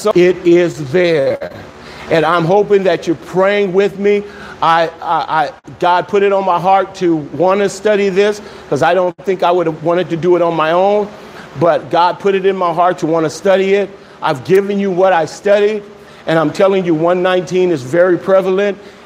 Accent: Los Angeles, California, United States; Because I grew up in South Central LA and I play football

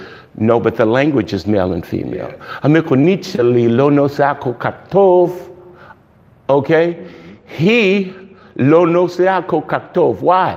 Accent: Miami, Florida, United States; Hey, that's my hometown. Liberty City boy, that's me.

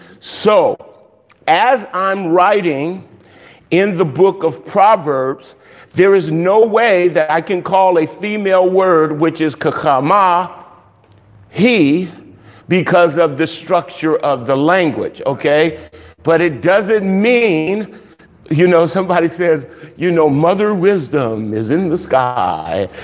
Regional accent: Miami, Florida, United States; Hey, that's my hometown. Liberty City boy, that's me.

